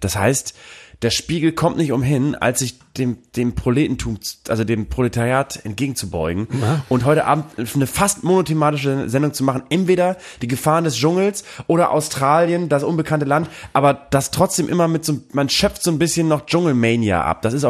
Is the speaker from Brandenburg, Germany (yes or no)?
no; Bremen, Germany; das Einzige, was mich wirklich gerettet hat in meiner Jugend in Bremen-Nord